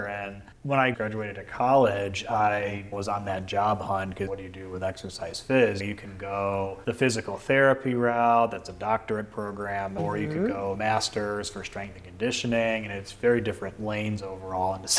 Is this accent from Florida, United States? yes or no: no; Ohio, United States; born there; I was born in Ohio, and my dad's job, he's in the wine industry.